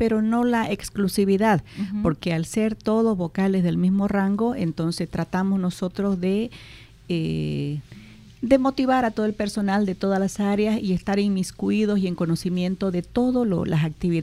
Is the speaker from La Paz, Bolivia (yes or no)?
no; Santa Cruz, Bolivia; nosotros como cruceños tenemos otra idiosincrasia, otra forma de trabajo